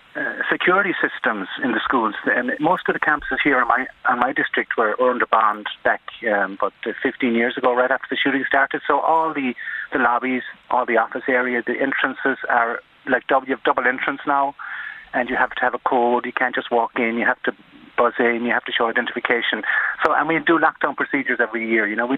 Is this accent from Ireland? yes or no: yes; Dunmore, Connacht, Ireland; moved away as an adult; now in San Antonio, United States; I'm from Damore County, Galway. I worked in Tuam for 6 years in the presentation as a high school music teacher. Then I moved over to San Antonio in 1987